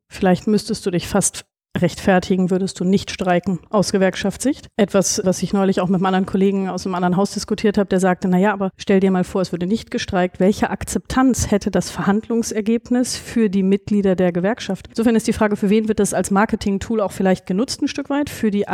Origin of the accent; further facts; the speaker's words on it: Northern Germany, Germany; Und ich komme vom Land, aus Norddeutschland.